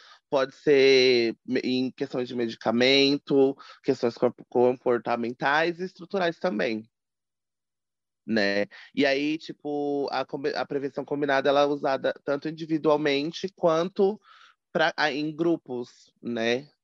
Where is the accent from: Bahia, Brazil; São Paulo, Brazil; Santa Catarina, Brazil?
São Paulo, Brazil; Sou uma travesti preta, 29 anos, sou aqui do Capão Redondo.